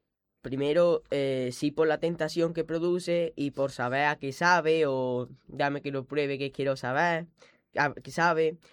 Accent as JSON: {"language": "Spanish", "town": "Villanueva de Algaida", "region": "Andalusia", "country": "Spain", "said": "como ha dicho anteriormente, vengo de Villanueva de Algaida"}